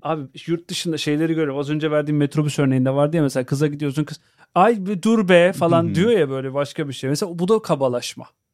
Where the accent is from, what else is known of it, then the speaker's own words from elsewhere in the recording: Bakırköy, Istanbul, Turkey; Çocukluğum full Bakırköy'de geçti zaten.